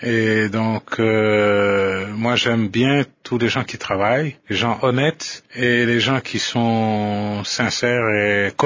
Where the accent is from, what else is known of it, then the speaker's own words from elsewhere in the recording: Lubumbashi, Haut-Katanga, DR Congo; Tous on vient de Lubumbashi.